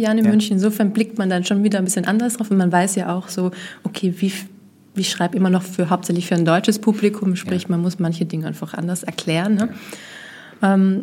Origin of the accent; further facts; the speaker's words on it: Austria; now in Munich, Germany; wie sehr wir da als Österreicher